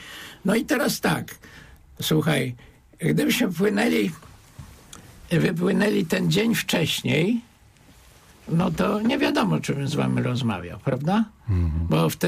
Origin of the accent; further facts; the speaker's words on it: Mosina, Greater Poland Voivodeship, Poland; Że się boję tego spotkania, bo nikt nie jest prorokiem we własnym kraju. Także ja będę u siebie w Mosinie.